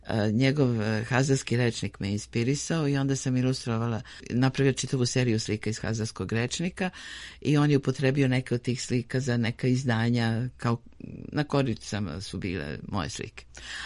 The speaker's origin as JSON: {"language": "Serbian", "region": "Belgrade", "country": "Serbia", "tie": "born or raised there", "said": "Sam Beograđanka. Rođena sam u Beogradu, studirala u Beogradu, završila arheologiju u Beogradu."}